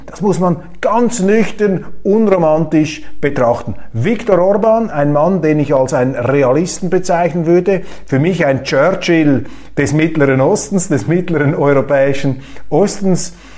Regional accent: Switzerland; ich bin Schweizer

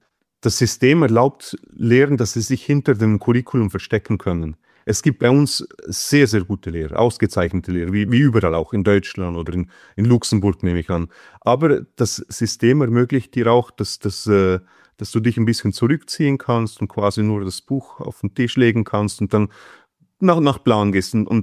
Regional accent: Switzerland; ich habe in der Schweiz studiert, ich bin Schweizer, ich habe in der Schweiz gelebt, auch Musikschulen erlebt.

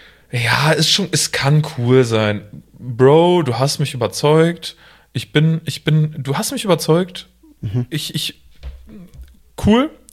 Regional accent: Münster, North Rhine-Westphalia, Germany; Ich als Münsteraner

